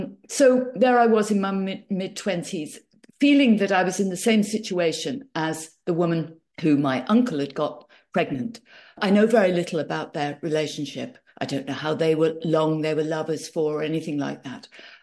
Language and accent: English; England, United Kingdom; I was brought up in England.